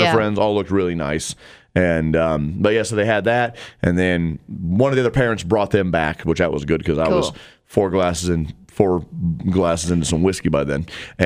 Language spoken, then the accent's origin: English; Madison, Wisconsin, United States; no, I'm from Madison, but I grew up in the area.